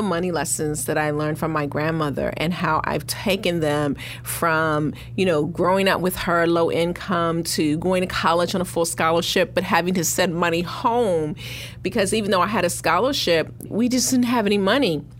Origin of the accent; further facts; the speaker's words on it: Baltimore, Maryland, United States; because I'm from Baltimore, raised by my grandmother, very frugal.